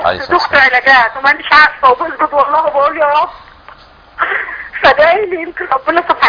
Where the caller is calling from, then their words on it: Damietta, Damietta Governorate, Egypt; انا من دمياط.